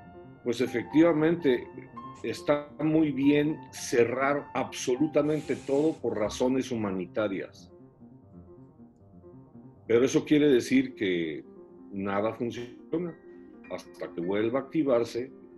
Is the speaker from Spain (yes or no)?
no; Mexico; Y para los mexicanos, bueno, los más jocosos y divertidos decíamos